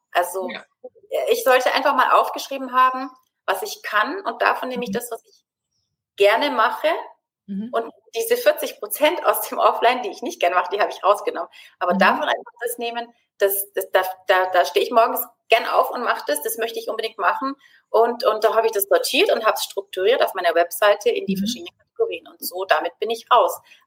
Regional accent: Augsburg, Bavaria, Germany; Ich komme aus Augsburg in Bayern und lebe hier mit meiner Family. Das ist meine Tochter, mein Mann und mein Hund. Leben wir hier in Augsburg, im schönen Augsburg. Und ja, ich bin 47 Jahre alt.

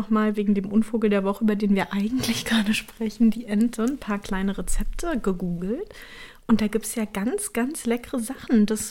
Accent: Berlin, Germany; weil ich komme ja aus Berlin.

